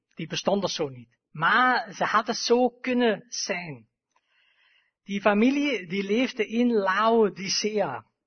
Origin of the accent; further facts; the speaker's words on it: Germany; Dutch is a second language; moved away; Ik ben eigenlijk afkomstig uit Duitsland en sommigen van jullie zullen dat waarschijnlijk horen. Het is vanmorgen dan geen perfect Nederlands dat jullie gewoond zijn